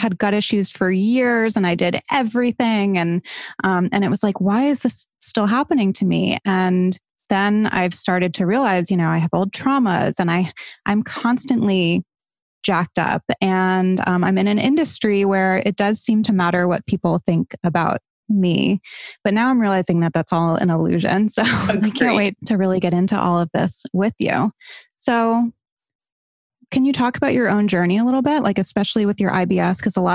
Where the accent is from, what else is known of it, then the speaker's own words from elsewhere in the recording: Barrington, Rhode Island, United States; I'm from Barrington.